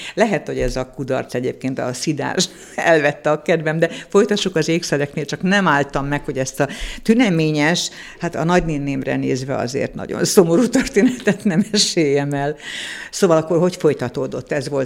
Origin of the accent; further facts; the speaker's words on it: Szolnok, Jász-Nagykun-Szolnok, Hungary; ugye én szolnoki vagyok